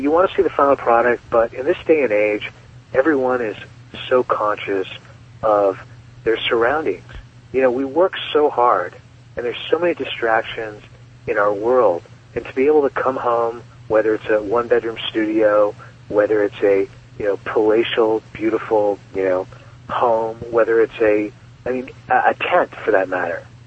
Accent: Seattle, Washington, United States; I grew up in Seattle, Washington, and, you know, this great little house in a nice community.

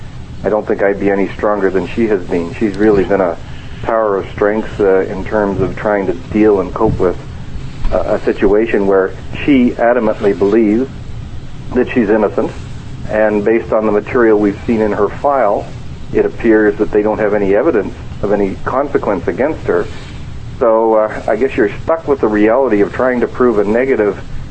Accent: Canada; And we as Canadians must be reaching out to her and doing everything possible to help her.

